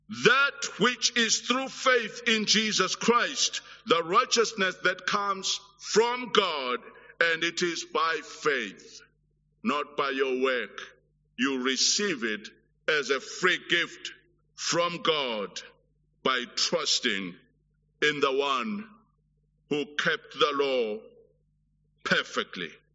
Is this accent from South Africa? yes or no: yes; South Africa; Even us as a South African, given our political background, is a shock.